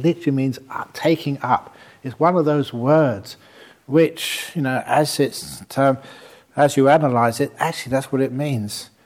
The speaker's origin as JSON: {"language": "English", "country": "United Kingdom", "said": "I'm a Brit too."}